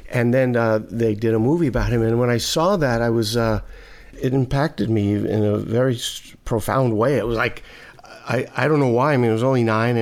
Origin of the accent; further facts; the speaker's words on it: Brooklyn, New York, United States; I grew up in Brooklyn, and so in the New York area it was on.